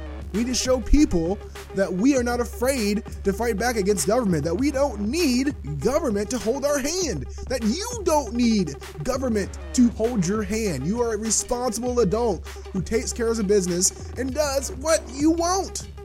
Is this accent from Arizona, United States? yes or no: no; Clarksville, Tennessee, United States; I went home back to my hometown in Clarksville, Tennessee, just to visit my family